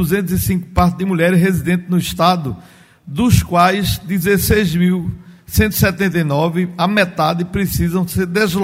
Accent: Serra Talhada, Pernambuco, Brazil; minha terra, Serra Talhada

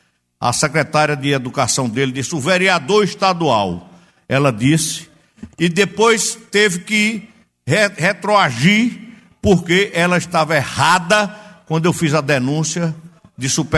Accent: Garanhuns, Pernambuco, Brazil; quando eu falo de Garanhuns, eu só estou falando muito pouco da minha terra

